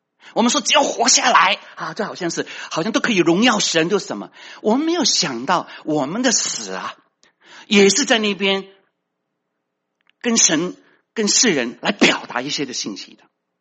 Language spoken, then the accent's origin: Chinese; Guangdong, China; 我们广东人说，攞张借卷买咪得咯，省钱啦